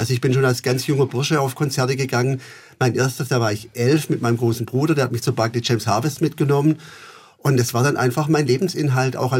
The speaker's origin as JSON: {"language": "German", "town": "Kleinsachsenheim", "region": "Baden-Württemberg", "country": "Germany", "tie": "born or raised there", "also_born_or_lived": "Bietigheim-Bissingen", "said": "Bin da geboren, bin 5 Kilometer entfernt aufgewachsen in Kleinsachsenheim und ich bin wirklich Bietigheim-Bissinger durch und durch. Ich ging da auf die Schule"}